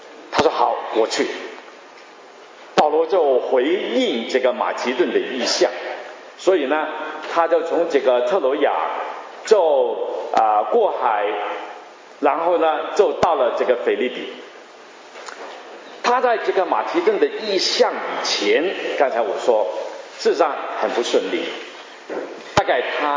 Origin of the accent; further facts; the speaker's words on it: Hong Kong; now in Vancouver, Canada; 我在温哥华住了三十几年，我1984年从香港过来。